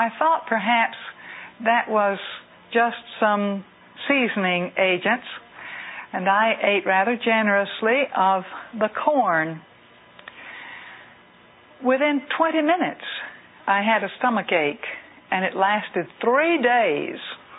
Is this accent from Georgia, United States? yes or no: yes; Georgia, United States; When I grew up in South Georgia, I ate the general diet that was popular in South Georgia.